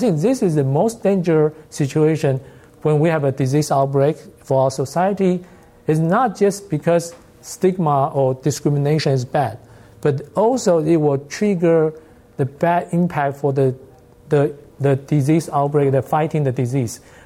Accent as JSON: {"language": "English", "country": "Taiwan", "said": "because I'm originally from Taiwan, so I watch a lot of news in Taiwan."}